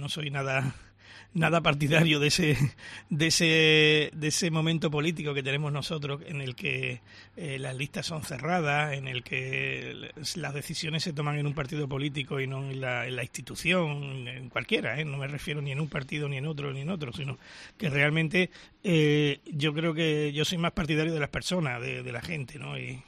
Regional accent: Huelva, Andalusia, Spain; yo soy muy, muy de Huelva, llamémosle.

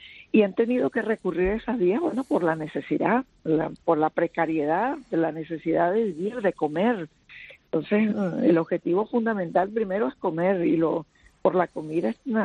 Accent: Venezuela; sacar ese grupo de delincuentes que ha destruido mi país, que ha acabado con Venezuela y con la población.

